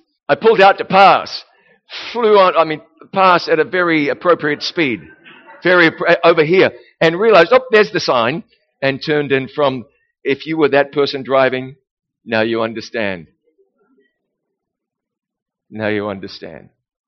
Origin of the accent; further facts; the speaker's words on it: New Zealand; now in United States; You know, I'm bilingual. I grew up in New Zealand where we had miles per hour, and then we transitioned to kilometers per hour. Now I live in the United States where it's miles per hour.